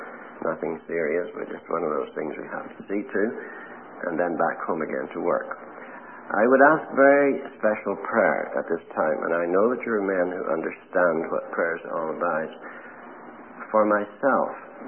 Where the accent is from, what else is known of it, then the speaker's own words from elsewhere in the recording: Northern Ireland, United Kingdom; It's always been a very strongly Presbyterian country, of course, and that was where I was brought up in Presbyterianism.